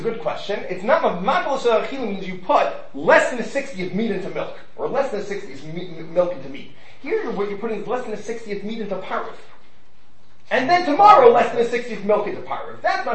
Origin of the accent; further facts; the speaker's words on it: New York, United States; When I grew up in New York, you didn't have a water meter. You paid a tax to the city and used as much water as you liked.